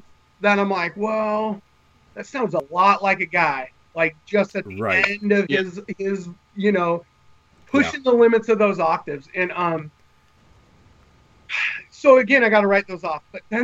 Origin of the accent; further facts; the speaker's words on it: Washington, United States; I grew up in Washington, you know, out in the wilderness, spent time alone out there plenty of times.